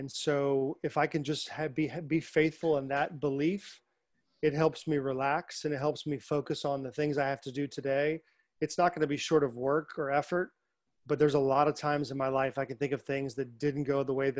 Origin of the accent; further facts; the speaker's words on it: Tampa, Florida, United States; It's got to be the Buccaneers. I'm from Tampa.